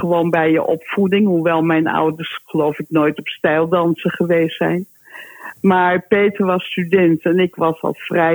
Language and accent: Dutch; Amsterdam, North Holland, Netherlands; now in Utrecht, Netherlands; Wij komen oorspronkelijk uit Amsterdam. Mm-hmm. Dus dat was wel een hele grote overstap van Amsterdam naar Utrecht.